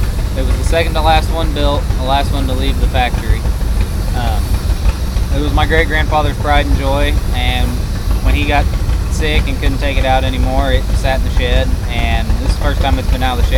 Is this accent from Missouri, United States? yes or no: yes; Nixa, Missouri, United States; from Nixon, Missouri.